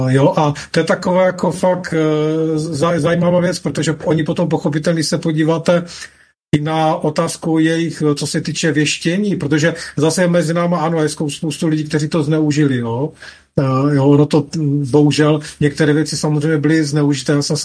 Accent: Ostrava, Moravian-Silesian Region, Czechia; jsem teda samozřejmě z Ostrava jako ty, takže oblast Vítkovic je velice známá

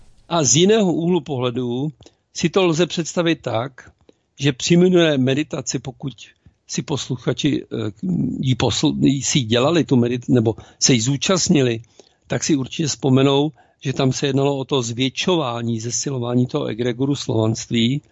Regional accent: Prague, Czechia; já jsem dlouholetý Pražák, jo, takže rodilý

